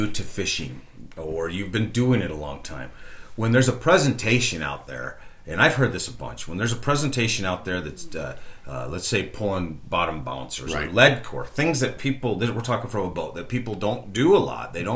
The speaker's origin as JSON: {"language": "English", "region": "Nebraska", "country": "United States", "tie": "born or raised there", "said": "I grew up in Nebraska fishing for bass and crappie and bluegill and stuff."}